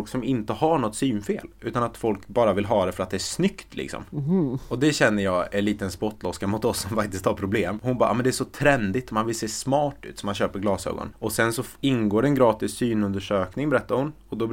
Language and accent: Swedish; Värmland, Sweden; när jag var hemma i Värmland för en månad sen